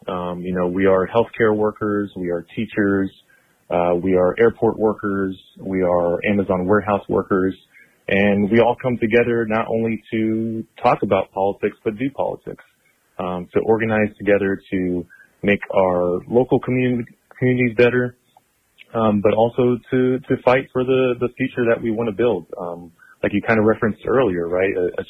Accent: Tampa, Florida, United States; Yeah, so I grew up in Tampa. I'm local here, lived here most of my life.

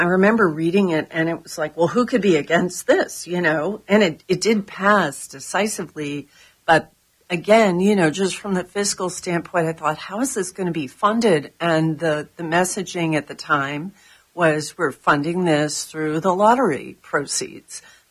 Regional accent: Northeast, United States; now in Florida, United States; I came from the Northeast. I went to college at UVA, another school with strong public education, another state.

